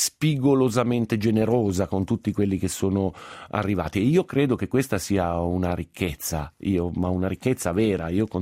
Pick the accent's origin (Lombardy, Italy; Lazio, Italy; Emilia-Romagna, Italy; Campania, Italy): Lombardy, Italy; Milan; Io sono milanese, quindi lo dico senza particolari enfasi o senza vantarmi